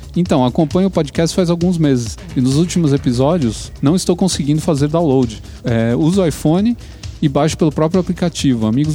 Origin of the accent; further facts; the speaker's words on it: Ponta Grossa, Paraná, Brazil; jovem, tenho 16 anos, sou do Paraná.